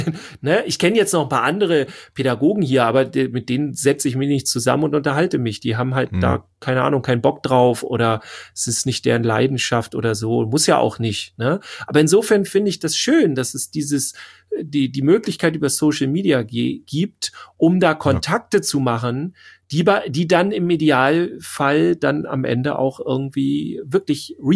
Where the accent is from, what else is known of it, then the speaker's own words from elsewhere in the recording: Schleswig-Holstein, Germany; Wir kommen aus Schleswig-Holstein.